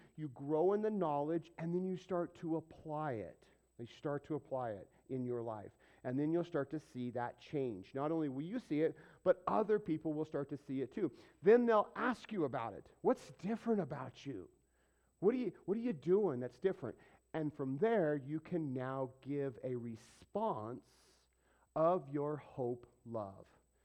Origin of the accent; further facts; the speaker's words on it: England, United Kingdom; Spanish is, in my opinion, because I'm English, backwards.